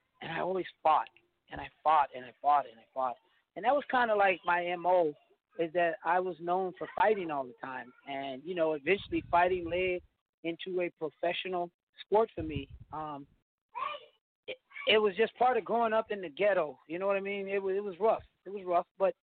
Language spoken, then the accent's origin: English; Nashville, Tennessee, United States; also born or lived in Dayton, Ohio; Well, I'm originally born in Dayton, Ohio, and my mother was pursuing entertainment and the music industry. And so then I moved to Nashville, Tennessee